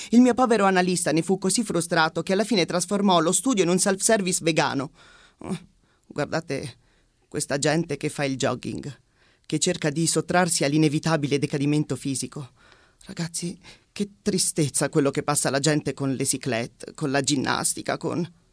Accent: Bari, Apulia, Italy; now in Rome, Italy; vengo da Bari. Vivo a Roma da un mese e mezzo.

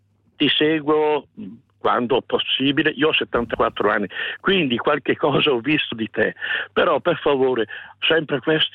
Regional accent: Bergamo, Lombardy, Italy; Capisco che io sono di Bergamo

